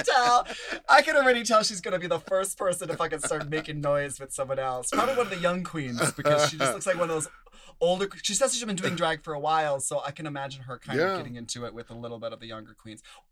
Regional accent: Minnesota, United States; I'm from Minnesota. Okay. And we have Minnesota nice, but we all know that that does not mean that you're actually nice.

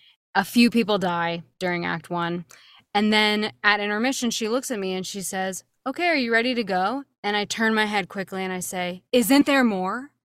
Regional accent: Swarthmore, Pennsylvania, United States; Originally, I'm from a small town called Swarthmore. It's right outside of Philadelphia, Pennsylvania.

